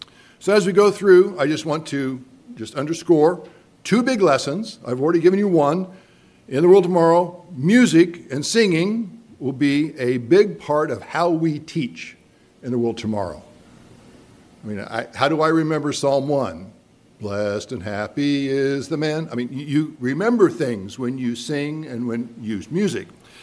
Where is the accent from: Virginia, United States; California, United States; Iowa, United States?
Virginia, United States; We are from Northern Virginia.